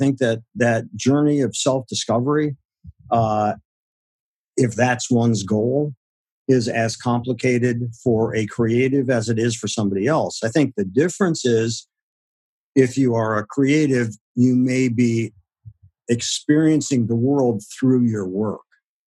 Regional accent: Akron, Ohio, United States; my parents were retailers and I grew up in Akron, Ohio. Mm-hmm. At that time, the rubber capital of the world, which explains my bounciness.

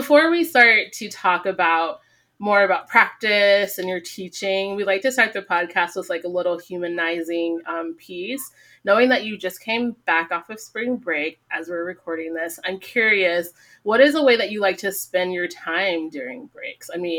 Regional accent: California, United States; now in Arizona, United States; As a Californian myself, replaced many, many times. Now I'm in Arizona, but I claim California and West Coast very hard.

